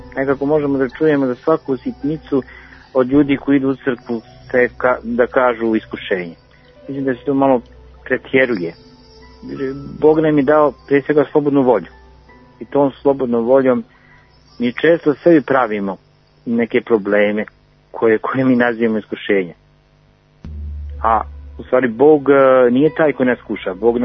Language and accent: Serbian; Montenegro; poznato je da kod nas u Crnoj Gori